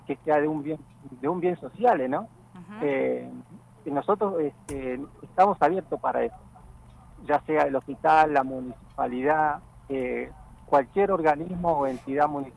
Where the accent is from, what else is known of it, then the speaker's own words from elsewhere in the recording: Bajada del Agrio, Neuquén, Argentina; born there; Yo nací en Bajada del Agrio.